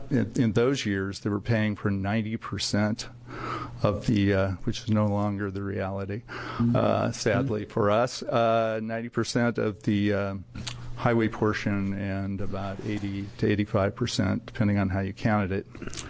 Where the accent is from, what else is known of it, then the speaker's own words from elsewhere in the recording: Portland, Oregon, United States; also born or lived in Montana; I'm a Montana native, I should say, but I was raised in Oregon. I moved here when I was with my family when I was nine. I grew up in Portland, attended public schools in Oregon through college